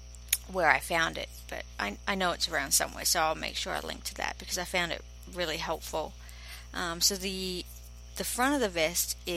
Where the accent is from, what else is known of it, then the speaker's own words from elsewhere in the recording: Australia; I'm from Australia